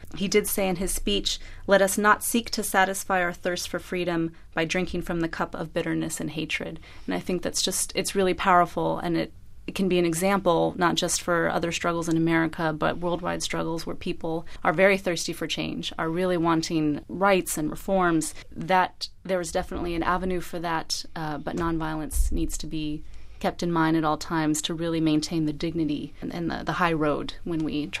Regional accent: United States; I feel like I'm a beneficiary of that, and it just makes me really proud as an American.

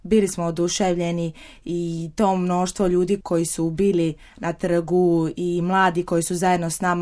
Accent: Split, Split-Dalmatia County, Croatia; dolazim iz Splita i pohađam drugu jezičnu gimnaziju.

